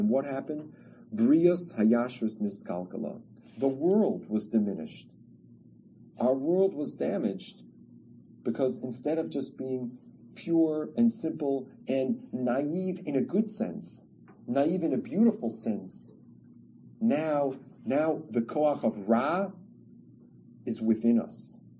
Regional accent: Chicago, Illinois, United States; but I feel like I'm Chicago, so they're my chevra. I'm a Chicagoan.

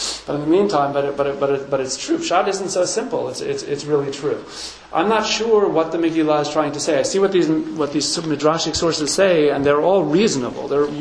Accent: New York, United States; I'm such a New Yorker

